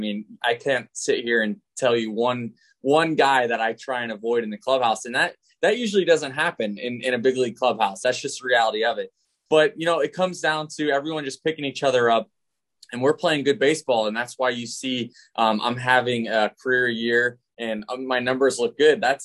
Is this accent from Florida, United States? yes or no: yes; Florida, United States; just be in my hometown where I grew up rooting for the Rays. I'm now playing for the Rays.